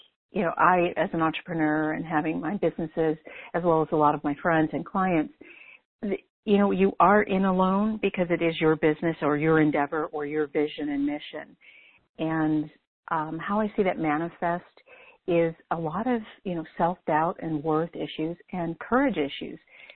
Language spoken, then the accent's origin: English; Wisconsin, United States; born there; I was born in Wisconsin in a kind of a very impoverished situation. I'm one of four.